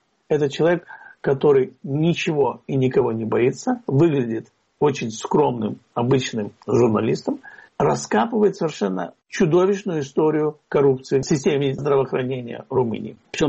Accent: Kyiv, Ukraine; А я всегда, как киевлянин, вспоминаю, что 2 недели после того, как случилась Чернобыльская авария

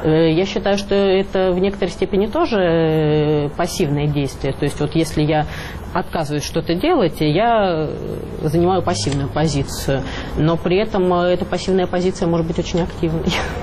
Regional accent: Moscow, Russia; узнав, что я из России, из Москвы

